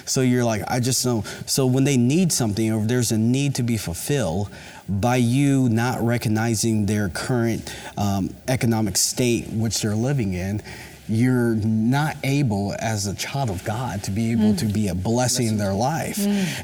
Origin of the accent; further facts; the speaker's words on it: Poplar Bluff, Missouri, United States; also born or lived in Tulsa; now in Springfield, United States; We moved here from Tulsa. I was born and raised in DeBoo Hill, so Poplar Bluff. Farm boy, we're black farmers down there.